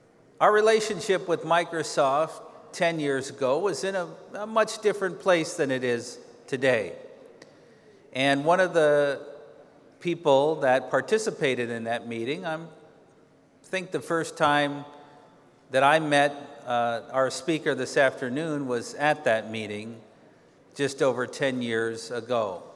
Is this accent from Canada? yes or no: no; United Kingdom; accent: British; now in United States; I should explain my accent. That is a British accent. I don't want any misunderstanding. I am not Australian. And I live in Washington State.